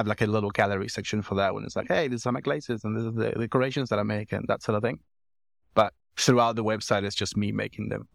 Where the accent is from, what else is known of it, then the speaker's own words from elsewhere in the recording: Argentina; So I was in Buenos Aires in Argentina. I'm originally from Argentina.